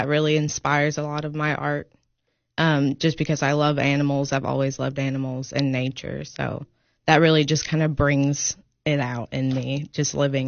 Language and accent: English; Lancaster, California, United States; I'm originally from California.